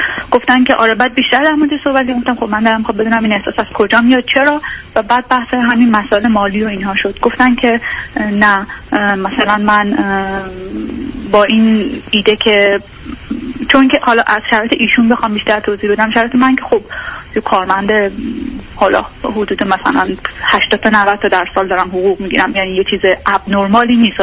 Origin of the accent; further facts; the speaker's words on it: Iran; moved away as an adult; من حدود 3 سال پیش ساکن اروپا هستم، نزدیک 10 ساله که از ایران اومدم بیرون، 31 سالمه الان و برای ادامه تحصیل اومدم، بعدش هم شروع کردم به کار کردن و دیگه اینجا موندم.